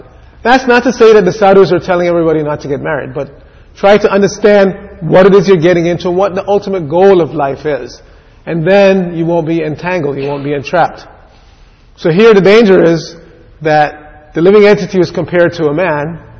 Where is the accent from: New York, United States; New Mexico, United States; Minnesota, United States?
New York, United States; I grew up in New York, and you see all these guys in the morning, they dress in a suit and tie and an overcoat, and they're walking the dog.